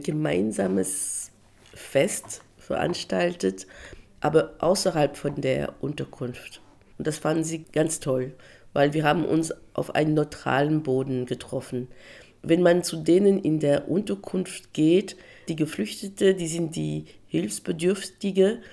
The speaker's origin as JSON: {"language": "German", "country": "DR Congo", "moved": "yes", "lives_now": "Germany", "said": "Und ich komme ursprünglich aus der Demokratischen Republik Kongo, wohne seit über 30 Jahren in Deutschland."}